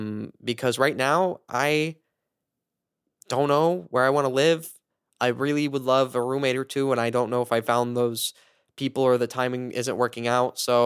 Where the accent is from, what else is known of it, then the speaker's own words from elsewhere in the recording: Midwest, United States; I'm going to pack up all of my stuff and drive it all to my hometown, back in the Midwest.